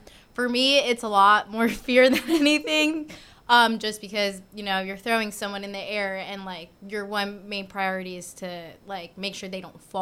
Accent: New Jersey, United States; now in Fresno, United States; So all my life, I grew up in the East Coast. I went to high school in New Jersey, and I did cheer my whole life. I've been at Fresno Pacific for all of my 5 years here.

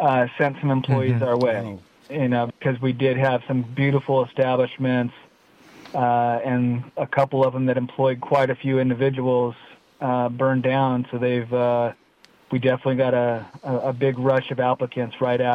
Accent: Sacramento, California, United States; Before that, I was from the Sacramento area.

